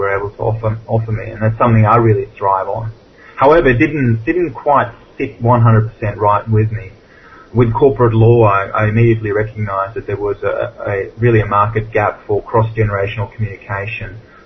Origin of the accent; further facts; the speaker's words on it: Sweden; as I grew up in Sweden